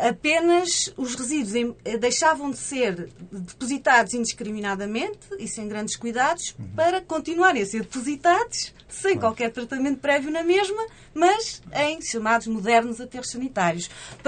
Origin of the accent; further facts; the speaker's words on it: Vilar, Portugal; da freguesia de Vilar, que é de onde eu venho e onde, enfim, está sediado a nossa associação